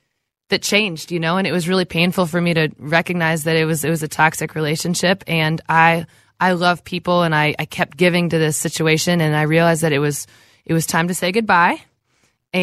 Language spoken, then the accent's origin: English; Minnesota, United States; probably because I'm from Minnesota.